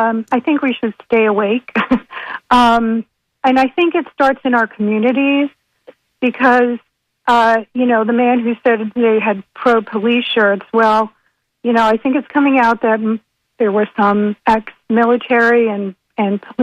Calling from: New York, United States; I am 45 minutes from Rutland, Vermont, so across the border in the Adirondacks.

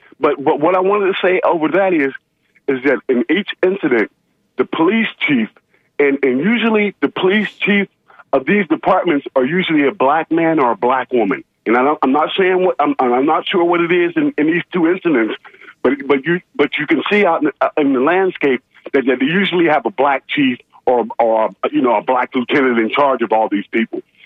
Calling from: Wesley Chapel, Florida, United States; calling from Wesley Chapel, man.

